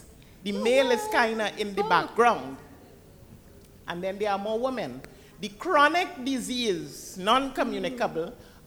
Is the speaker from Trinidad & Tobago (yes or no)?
yes; Trinidad & Tobago; Well, okay, I am from Trinidad.